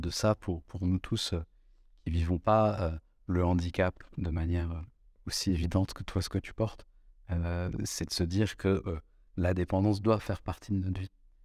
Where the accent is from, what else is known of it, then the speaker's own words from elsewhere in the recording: France; on est beaucoup de Français à se plaindre